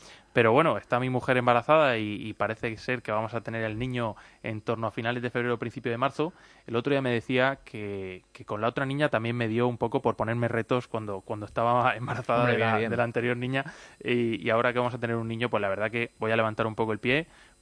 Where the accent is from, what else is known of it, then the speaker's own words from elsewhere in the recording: Region of Murcia, Spain; Yo que soy de Murcia